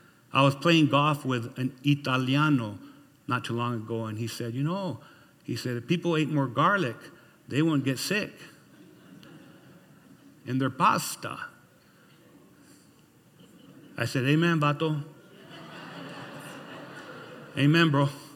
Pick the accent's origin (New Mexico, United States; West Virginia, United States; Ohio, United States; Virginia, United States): New Mexico, United States; Lordsburg; now in San Manuel, United States; When I came from Lordsburg, New Mexico, and I moved to San Manuel, I had to adjust into the new culture, the way the people acted.